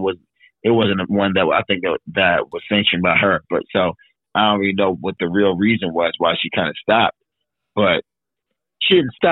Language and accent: English; Owings Mills, Maryland, United States; Well, I mean, so I grew up in Baltimore County, so Owings Mills, Pikesville, Charleston area.